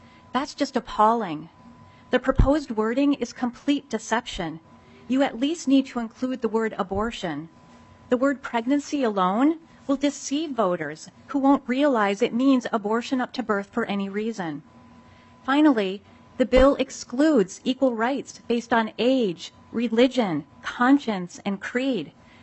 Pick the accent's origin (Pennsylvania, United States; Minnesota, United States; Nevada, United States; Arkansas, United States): Minnesota, United States; Mendota Heights; Good morning … from Mendota Heights.